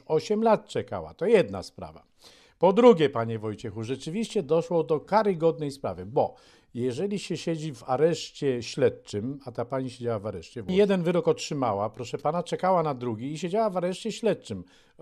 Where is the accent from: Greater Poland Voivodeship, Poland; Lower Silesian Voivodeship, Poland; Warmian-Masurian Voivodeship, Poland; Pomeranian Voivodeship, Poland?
Pomeranian Voivodeship, Poland; Sztum; Oczywiście ja ze Sztumu od urodzenia codziennie widziałem więzienie, kiedyś nazywane centralnym więzieniem.